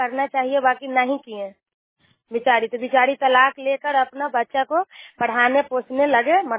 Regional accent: Nagarnausa, Bihar, India; मैं नगरनौसा का रहने वाला हूँ

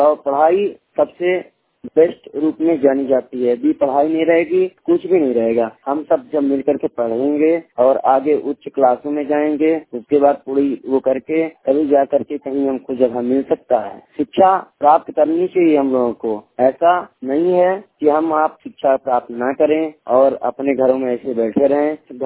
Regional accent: Sidhi, Madhya Pradesh, India; मैं ग्राम पेपगरा पोस्ट मोरा जिला सीधी मध्य प्रदेश का रहने वाला हूँ।

